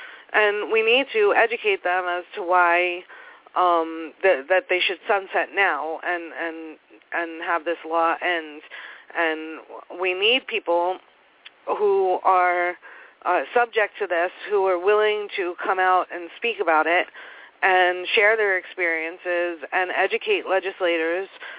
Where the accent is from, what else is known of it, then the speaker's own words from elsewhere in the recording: New York City, New York, United States; As a New Yorker, you know, there's a wealth of problems in this system that we've got